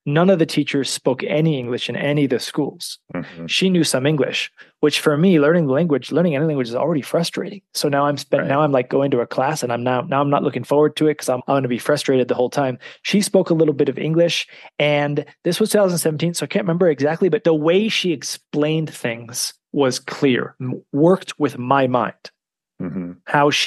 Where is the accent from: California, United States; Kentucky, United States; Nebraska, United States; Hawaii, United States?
California, United States; San Francisco; I'm from San Francisco.